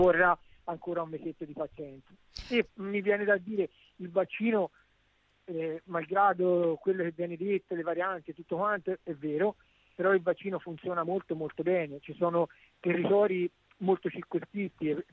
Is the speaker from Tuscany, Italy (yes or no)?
yes; Siena, Tuscany, Italy; io sono di Siena, come in tutta la Toscana abbiamo la zona rossa